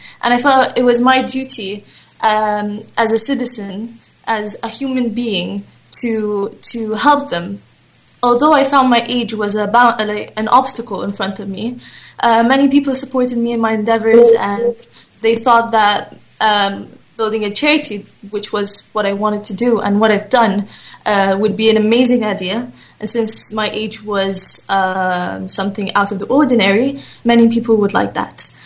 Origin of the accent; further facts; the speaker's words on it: Qatar; also born or lived in Egypt; and I'm Qatarian Egyptian. I'm from the Qatarian royal family. Since I was about 4 years old, I've been doing a lot of charity work around many provinces in Egypt.